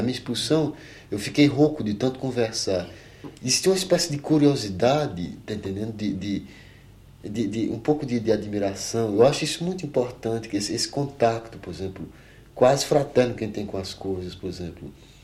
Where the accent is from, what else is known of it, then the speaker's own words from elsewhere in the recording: Switzerland; now in Brazil; Eu tenho a impressão que é por ser que no Brasil eu sou muito suíço, e, no Brasil, e na Suíça eu tornei brasileiro.